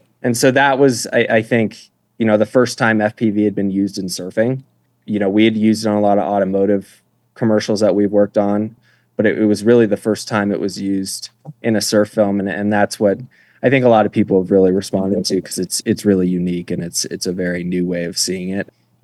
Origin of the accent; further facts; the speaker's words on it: California, United States; I grew up in the Bay Area, and I was always around a lot of tech.